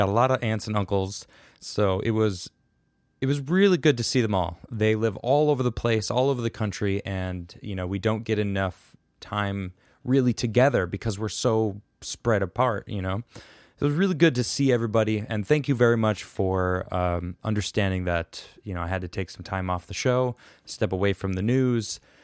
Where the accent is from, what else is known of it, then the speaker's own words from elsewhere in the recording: Midwest, United States; I grew up with cicadas. I grew up in the Midwest.